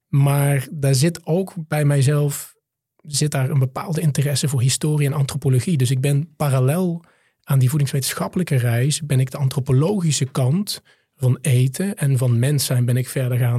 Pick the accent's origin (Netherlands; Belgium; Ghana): Netherlands; Limburg; also born or lived in South Africa; Ik ben half Nederlander, half Zuid-Afrikaan. Ik ben in Limburg op het platteland opgegroeid, in het ouderlijk huis van mijn moeder.